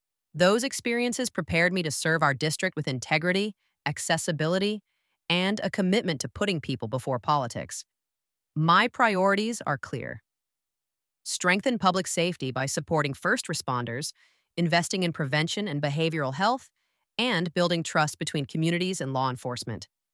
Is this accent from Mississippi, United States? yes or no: no; Anchorage, Alaska, United States; I was born and raised in Anchorage, and for more than 30 years, I've called District 13 home.